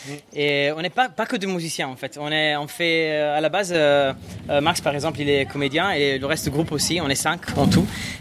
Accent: Italy; French is a second language; now in Paris, France; on est italien, on vient d'Italie. On habite à Paris depuis 8 ans, plus ou moins, mais on vient d'Italie à la base.

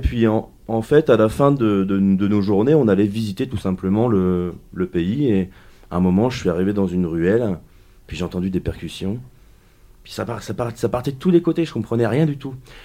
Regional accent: Poitiers, Nouvelle-Aquitaine, France; Donc, je suis originaire de Poitiers.

